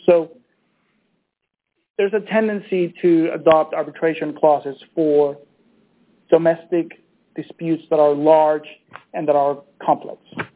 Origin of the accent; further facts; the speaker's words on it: Venezuela; We don't want to end up in a court in my home country of Venezuela